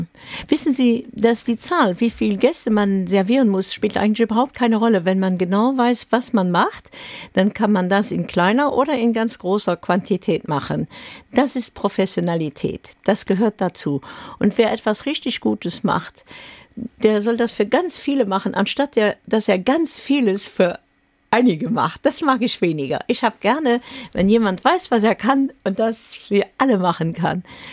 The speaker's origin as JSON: {"language": "German", "country": "Luxembourg", "said": "Also ich habe beide sehr, sehr gerne als Luxemburgerin da in der Mitte."}